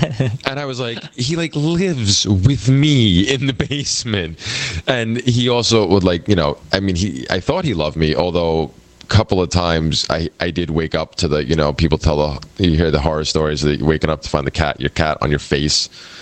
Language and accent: English; Pennsylvania, United States; also born or lived in New York / New Jersey; ever since I was born in New York. I moved to New Jersey. They moved me to New Jersey after I think a year old, and then like a year and a half later they moved me to Pennsylvania